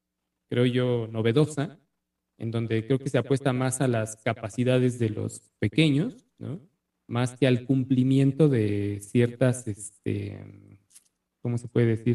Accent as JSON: {"language": "Spanish", "country": "Mexico", "said": "Al estilo de cómo somos los mexicanos a la hora de resolver"}